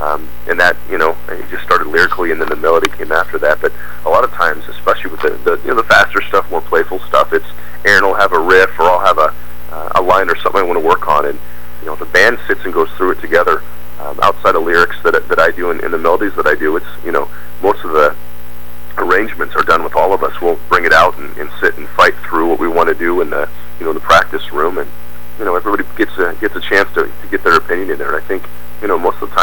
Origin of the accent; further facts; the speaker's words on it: Pacific Northwest, United States; we grew up here in the Northwest known for, you know, grunge bands